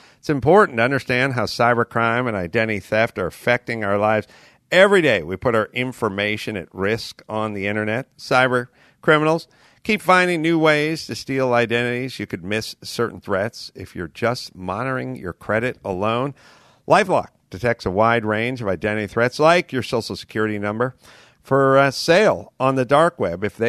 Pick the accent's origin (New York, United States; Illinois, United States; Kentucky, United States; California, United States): California, United States; North Hollywood; I'm from North Hollywood. I work construction.